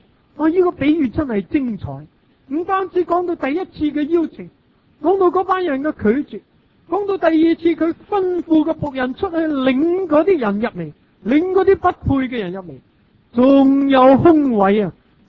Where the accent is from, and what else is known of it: Hong Kong